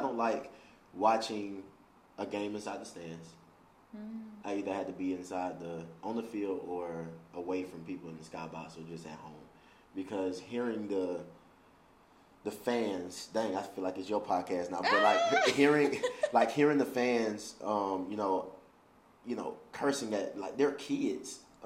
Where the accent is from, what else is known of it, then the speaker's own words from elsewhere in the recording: Alabama, United States; Yeah. And it's so, because I'm from Alabama.